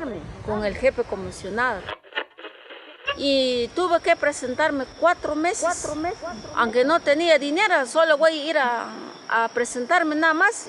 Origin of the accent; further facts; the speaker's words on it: Huehuetenango, Guatemala; first language Mam; Spanish is a second language; Yo tengo mi idioma, mi propio idioma. Yo hablo Mam. Yo soy origen de Huehuetenango. Yo tengo mi traje típica, pero ya mis hijas ahorita ni pueden hablar mi idioma.